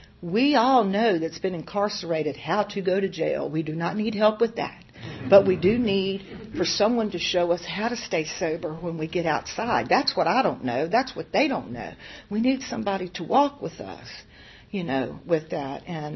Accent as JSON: {"language": "English", "town": "Newport News", "region": "Virginia", "country": "United States", "said": "I mean, I am from Newport News and Hampton."}